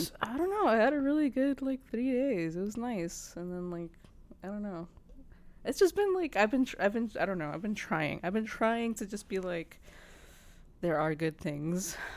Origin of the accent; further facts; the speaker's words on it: Texas, United States; Fries and gravy, which as a Texan, that's fine with me.